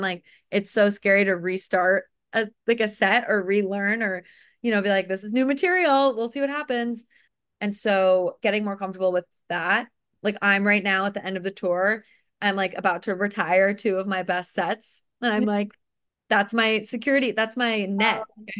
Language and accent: English; Connecticut, United States; now in New York, United States; I grew up in Connecticut, which is fine. You know, lovely upbringing. Can't complain. And then went to college for acting and then moved to New York.